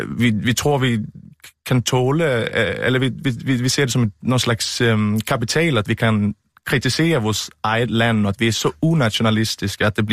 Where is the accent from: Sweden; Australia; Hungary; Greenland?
Sweden; Umeå, Västerbotten County; Danish is a second language; moved away as an adult; now in Denmark; Jeg kommer fra Nordsverige, og det var vel grunden i sig at flytte et sted, fordi det er ikke så nemt at bo der.